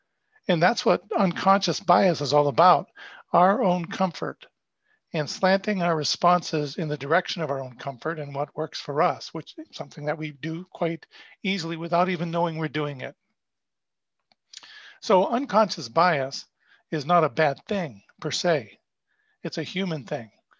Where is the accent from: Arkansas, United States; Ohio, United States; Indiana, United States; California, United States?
Ohio, United States; Cleveland; also born or lived in Pittsburgh, Pennsylvania; I grew up in the United States, with most of that time being split between the Cleveland and Pittsburgh areas.